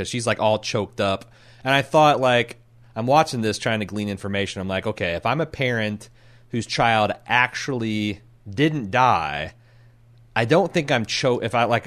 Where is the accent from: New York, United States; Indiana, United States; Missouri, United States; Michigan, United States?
Indiana, United States; Again, I'm from Indiana.